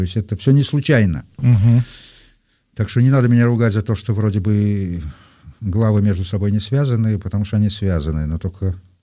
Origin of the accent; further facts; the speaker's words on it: Saint Petersburg, Russia; born there; я родился в Ленинграде